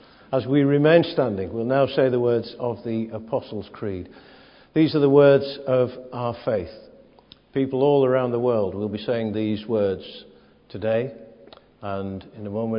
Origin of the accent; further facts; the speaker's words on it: Morecambe, North West England, United Kingdom; I grew up in Morecambe, which is near the sea